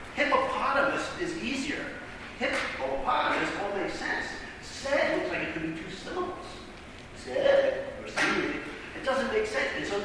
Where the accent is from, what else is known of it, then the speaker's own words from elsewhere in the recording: New Jersey, United States; I now live in Pennsylvania. I grew up in New Jersey.